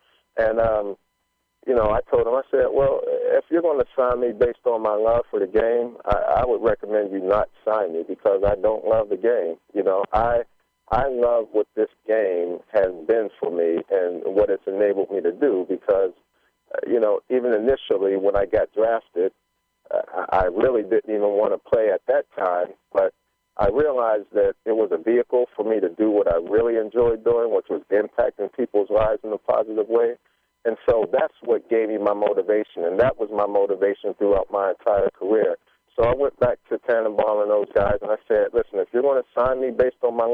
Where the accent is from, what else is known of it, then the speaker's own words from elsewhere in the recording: Pittsburgh, Pennsylvania, United States; Well, they're still like gods in Pittsburgh. And so to be playing against my hometown team, everything's on the line to go to the Super Bowl.